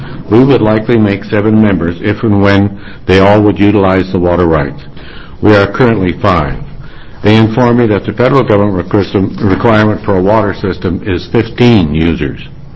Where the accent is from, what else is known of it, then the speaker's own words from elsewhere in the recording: Newport, United States; I am from Newport.